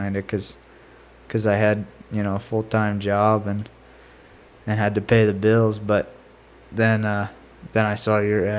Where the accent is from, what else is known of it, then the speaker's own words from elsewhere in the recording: Iowa, United States; now in Montana, United States; I'm from North Central Iowa. I've been living in Montana for going on 5 years now